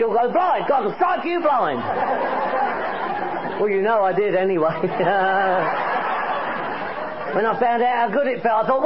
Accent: London, United Kingdom; I'm from Northwest London. I don't know. You probably picked up on that, right? This is the way I speak.

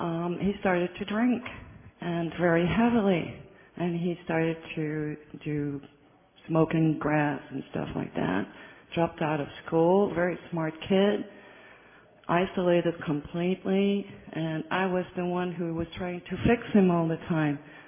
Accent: Brussels, Belgium; I'm from Brussels, Belgium.

